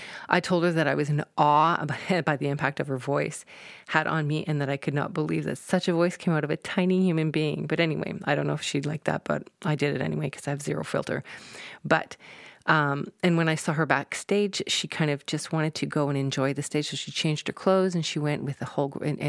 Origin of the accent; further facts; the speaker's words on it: Edmonton, Alberta, Canada; from Edmonton, Alberta. This is my hometown. I love Edmonton.